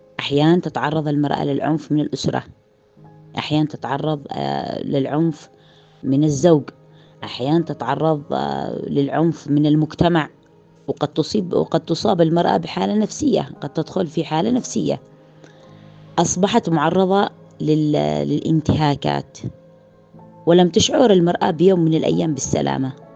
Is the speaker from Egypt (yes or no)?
no; Taiz, Taiz Governorate, Yemen; الجرائم اللي عندنا في تعز كثير من الجرائم نشاهدها